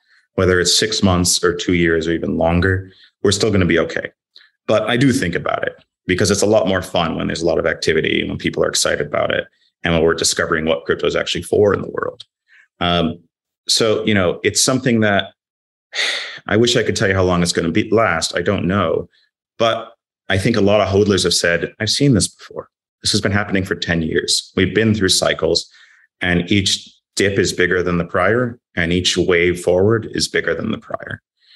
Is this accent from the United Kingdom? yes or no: yes; London, United Kingdom; But as you said, I'm a Londoner.